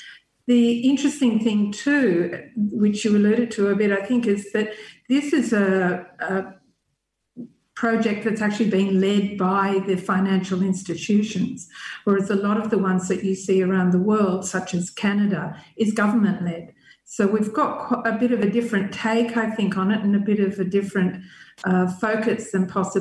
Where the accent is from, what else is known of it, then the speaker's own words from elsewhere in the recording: Australia; as soon as I said I came from Australia